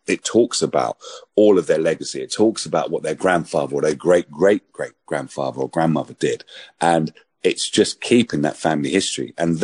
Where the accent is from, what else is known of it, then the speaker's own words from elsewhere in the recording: Hackney, London, United Kingdom; When I was growing up in Hackney, I had a really great time.